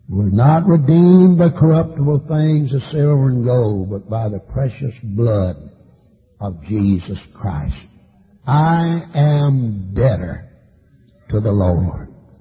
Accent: DeRidder, Louisiana, United States; There's a little old frame building back in DeRidder, my hometown, just a little old frame building.

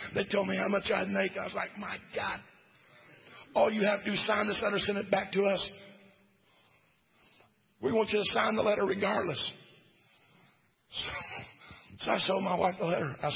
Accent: Missouri, United States; I'm from Southeast Missouri. And when you shake us like that, it's fighting stuff, right?

